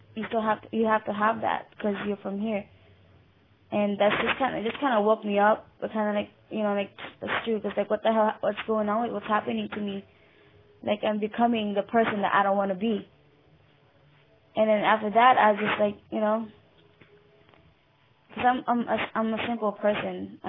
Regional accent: Philippines; now in United States; Yeah, because I mean, over here as a Filipino immigrant, coming over here, you know, I've been called fob

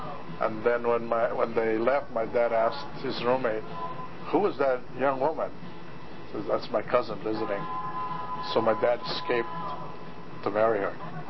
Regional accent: Eastern Visayas, Philippines; born there; I was born in Leyte during World War II. So that's the Visayan part of the Philippines.

